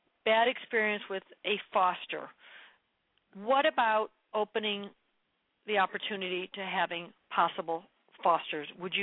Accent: Buffalo, New York, United States; Buffalo, New York. I grew up in Buffalo.

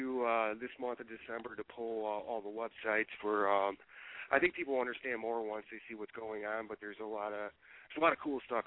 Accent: Plano, Illinois, United States; Yeah, I'm actually from a small little town called Plano outside of Chicago. It's where I grew up as a kid.

